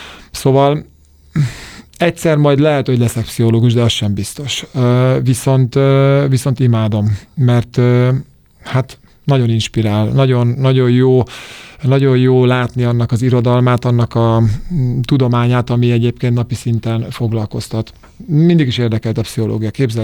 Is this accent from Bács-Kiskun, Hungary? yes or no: no; Budapest, Hungary; Mi Budafokon nőttünk föl, Budatétényben.